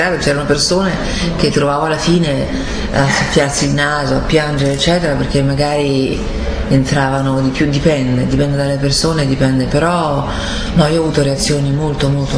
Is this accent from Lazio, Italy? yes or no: yes; Rome, Lazio, Italy; stavo bene perché stavo a Roma, la mia città è bella